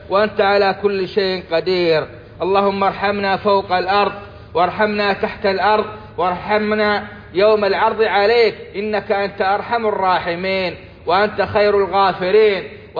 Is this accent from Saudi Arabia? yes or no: yes; Saudi Arabia; اللهم أدم على بلادنا السعودية نعمة الإسلام والعمل بالسنة والقرآن